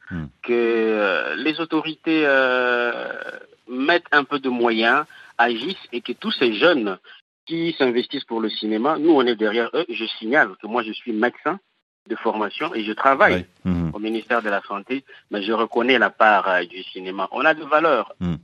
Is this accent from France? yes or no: no; Kinshasa, DR Congo; Voilà, je suis congolais de Kinshasa, puisqu'il y a deux Congos, en RDC.